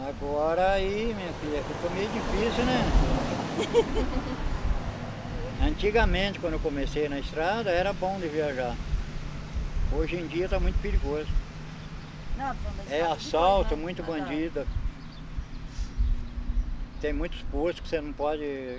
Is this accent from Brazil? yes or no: yes; Ourinhos, São Paulo, Brazil; born there; Eu sou nascido em Ourinhos.